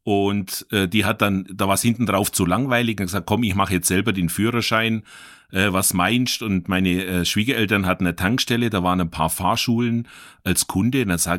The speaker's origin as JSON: {"language": "German", "town": "Garmisch-Partenkirchen", "region": "Bavaria", "country": "Germany", "tie": "born or raised there", "lives_now": "Sindelfingen, Germany", "said": "ich bin 1971 geboren. Jetzt könnt ihr alle selber ausrechnen, wie alt ich bin. Bin aus Garmisch-Partenkirchen gebürtig, wohne aber schon ewig lange jetzt in Baden-Württemberg, in Sindelfingen"}